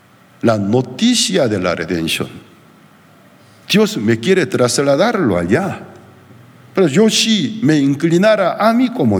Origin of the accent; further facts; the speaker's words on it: Portugal; Spanish is a second language; Yo soy portugués, el príncipe del mar. Lo era juntamente con los españoles.